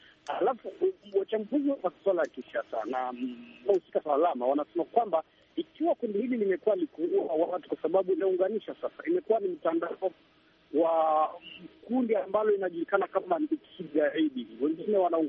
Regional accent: Beni, North Kivu, DR Congo; Mimi ni mkazi wa Beni tangu miaka zaidi ishirini. Nimezaliwa Beni, nimekaa Beni, masomo yangu yote nimeyasoma hapa Beni

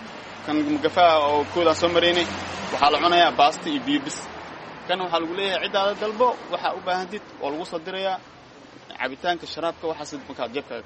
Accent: Mogadishu, Banaadir, Somalia; now in Italy; Wallaahi xamra ka imaadaan.

